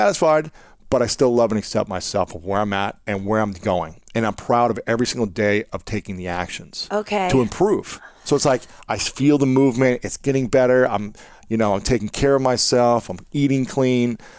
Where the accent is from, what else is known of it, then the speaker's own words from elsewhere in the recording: Ohio, United States; I grew up saying pop in Ohio.